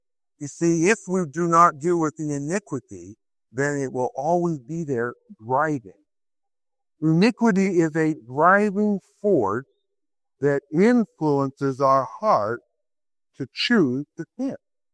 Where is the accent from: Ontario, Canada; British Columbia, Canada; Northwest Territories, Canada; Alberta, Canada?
Ontario, Canada; Brantford; When I was a boy growing up in Brantford, we had those yellow things growing up on our lawn.